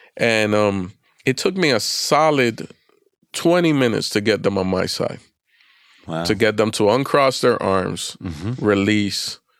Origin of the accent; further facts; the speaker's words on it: Florida, United States; I grew up in South Florida, a tropical place.